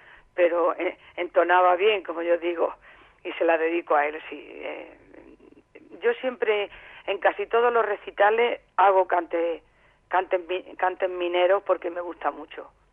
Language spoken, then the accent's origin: Spanish; Linares, Andalusia, Spain; Y canté un cante de mi tierra, de Linares, por taranta.